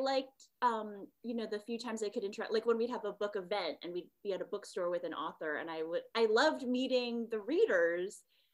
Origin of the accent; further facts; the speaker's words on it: New Jersey, United States; I grew up in New Jersey. So we have some nice museums near us where I grew up.